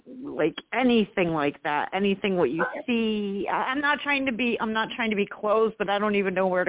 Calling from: New York, United States; I'm in New York.

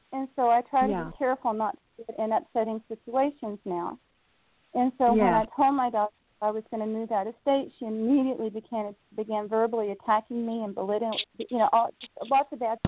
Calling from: Michigan, United States; I'm calling from Michigan.

